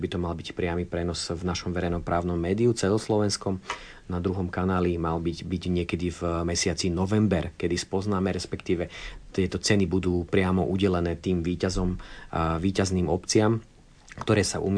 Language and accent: Slovak; Senica, Trnava Region, Slovakia; born there; Moje rodisko je Záhorie, Senica, čiže tam som azda najčastejšie